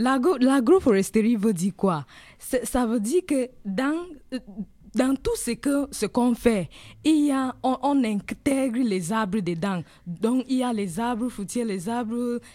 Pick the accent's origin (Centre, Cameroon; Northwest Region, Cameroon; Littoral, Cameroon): Northwest Region, Cameroon; Bamenda; je vais vous expliquer quelque chose qui se passe maintenant chez nous à Bamenda